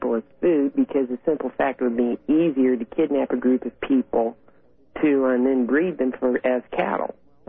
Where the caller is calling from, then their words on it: Kansas City, Missouri, United States; from Kansas City, Missouri.